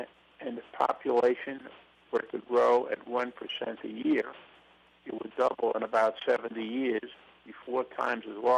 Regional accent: Brooklyn, New York, United States; Well, I grew up in Brooklyn, New York. I came from an upper-middle-class family.

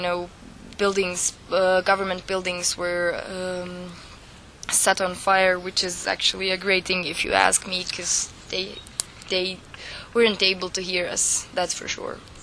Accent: Mostar, Federation of Bosnia and Herzegovina, Bosnia & Herzegovina; now in Sarajevo, Bosnia and Herzegovina; I'm from Mostar and I live in Sarajevo, so I have some sort of experience of both cities

